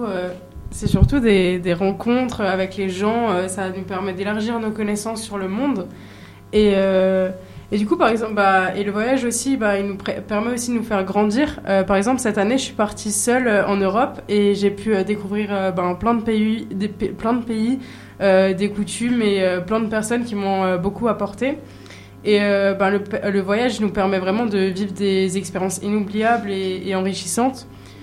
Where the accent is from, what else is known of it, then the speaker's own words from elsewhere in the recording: Grand Est, France; personnellement je viens d'Alsace et c'est une région très riche en paysages, en vignobles, en plein de choses